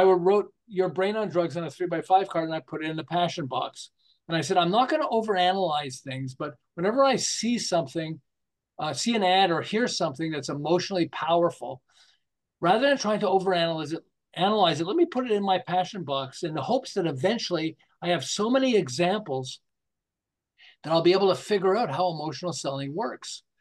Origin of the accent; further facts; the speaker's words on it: Montreal, Quebec, Canada; But I'm originally from Montreal.